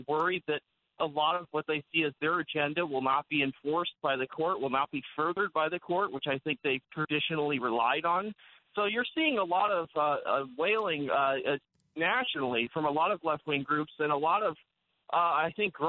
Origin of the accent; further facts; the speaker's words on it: California, United States; now in Washington, United States; I grew up in California. I wasn't close to where a founder's home or anything like that was.